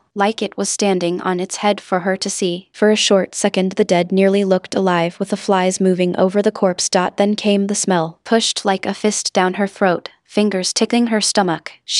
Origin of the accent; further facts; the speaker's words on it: Las Vegas, Nevada, United States; well, I grew up in Las Vegas and we were talking about growing up there in the 90s when it was still kind of a frontier town with a lot of crime.